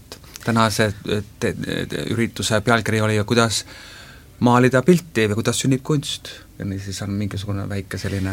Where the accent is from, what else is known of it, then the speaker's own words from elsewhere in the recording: Saare County, Estonia; now in Germany; ma ei ole isegi eestlane, ma olen saarlane.